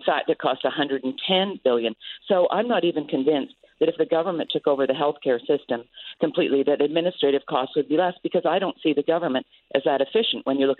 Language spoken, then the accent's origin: English; Canada; I'm Canadian.